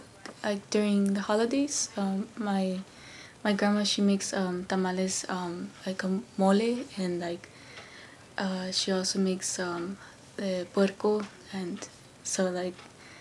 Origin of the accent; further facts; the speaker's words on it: Laredo, Texas, United States; Laredo, Texas.